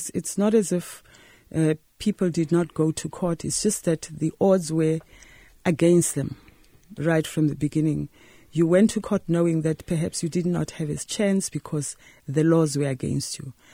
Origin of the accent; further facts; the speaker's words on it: Soweto, Gauteng, South Africa; Well, I grew up in Orlando East, Soweto. It was tough growing up under that system.